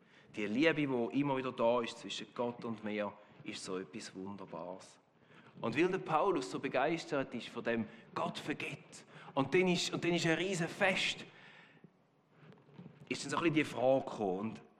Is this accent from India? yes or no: no; Switzerland